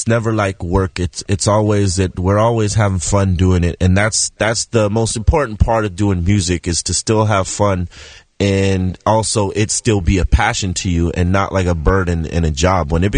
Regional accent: West Coast, United States; we're definitely excited because we're from the West Coast.

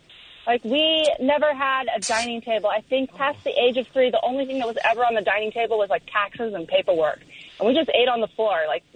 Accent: Hawaii, United States; Well, I grew up in Hawaii, so for the longest time, I thought that this was because we're from Hawaii, and that's what Hawaii people do.

